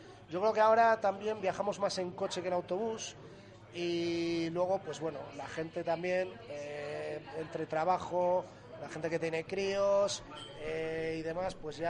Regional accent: Villanubla, Castile and León, Spain; aquí prácticamente todos somos de Villanubla, o que tus padres son de Villanubla, o tienes algo de relación con el pueblo

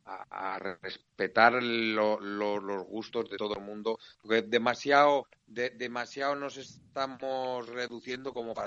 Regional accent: Salamanca, Castile and León, Spain; la he conocido, la he vivido y la he disfrutado como ganadero, como aficionado, como salmantino.

